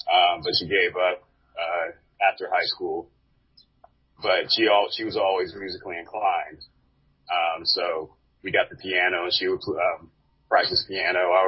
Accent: Mississippi, United States; Well, I grew up I was raised in the Mississippi Gulf Coast, and I remember driving with my mom, you know, to and from school

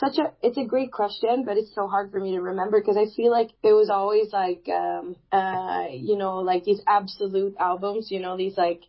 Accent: Sweden; English is a second language; Yeah, I'm born and raised in Sweden.

